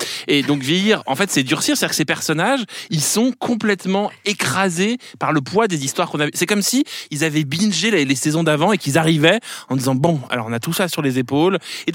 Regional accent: France; moi, en tant que Français, j'ai envie de répondre

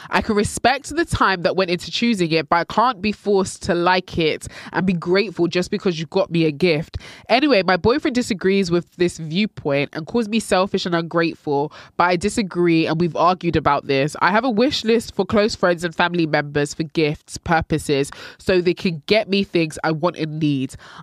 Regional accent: Nigeria; Listen, I'm Nigerian.

